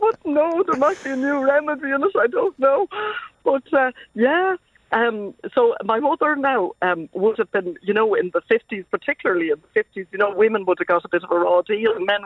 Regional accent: Dublin, Leinster, Ireland; now in County Waterford, Ireland; So I'm living down here in County Waterford, but I'm originally from Clontarf in Dublin.

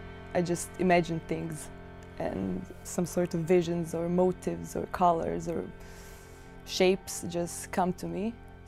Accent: Zagreb, City of Zagreb, Croatia; I'm from Zagreb. I'm currently studying at Fine Arts Academy in Zagreb.

